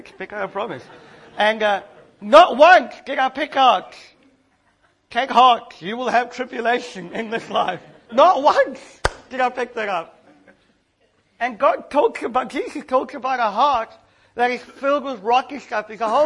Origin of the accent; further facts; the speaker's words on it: South Africa; I come from South Africa, and there are many cultural issues that we have to face and work through